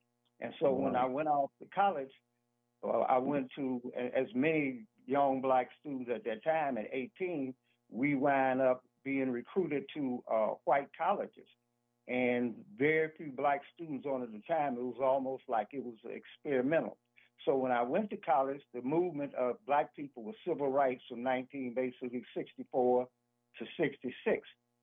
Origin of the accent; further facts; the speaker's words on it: Chicago, Illinois, United States; born there; now in Wisconsin, United States; Well, I was born in Chicago. I went to school in Iowa, and then I came to Wisconsin in 1968.